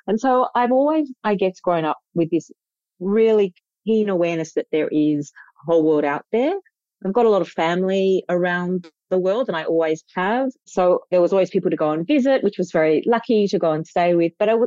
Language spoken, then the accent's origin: English; Australia; I grew up in Australia